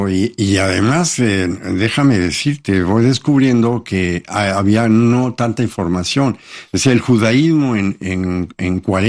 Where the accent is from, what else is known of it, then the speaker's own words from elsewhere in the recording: Mexico; yo soy un hombre agnóstico, no nací en Israel, no soy de la comunidad judía, pero como mexicano